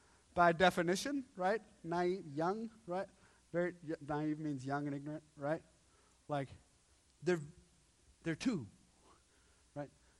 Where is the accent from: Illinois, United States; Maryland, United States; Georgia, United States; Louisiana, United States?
Maryland, United States; Baltimore; Now, I know if I asked that in my hometown of Baltimore, there would be somebody that would go, I think people are good!